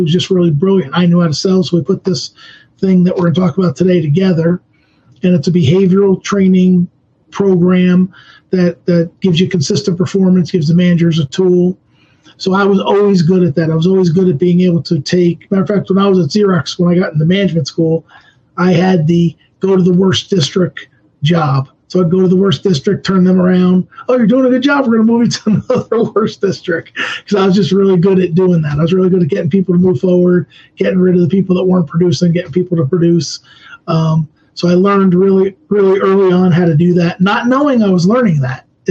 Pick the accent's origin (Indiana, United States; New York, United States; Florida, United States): New York, United States; New York City; I grew up in New York City, and I was always doing side hustles, working, trying to figure things out.